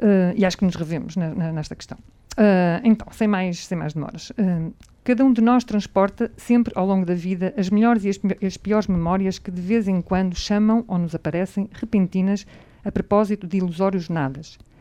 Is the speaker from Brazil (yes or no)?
no; Lisbon, Portugal; Eu sou de Lisboa